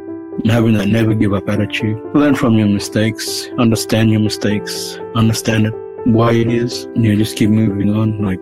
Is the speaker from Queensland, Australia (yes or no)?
yes; Townsville, Queensland, Australia; born there; I was born in Townsville, in Bindal country, and my parents come from the Torres Straits. Blood ties is with Mobiag, Gebar, Tudu, Yam Island. Those are the main islands where my family generate from